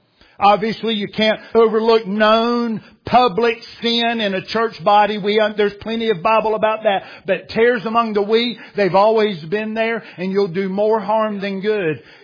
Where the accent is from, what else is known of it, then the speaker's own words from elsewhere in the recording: United States; Obviously, as an American, if we ever get somebody closing in on a triple crown, I'll give it about that much attention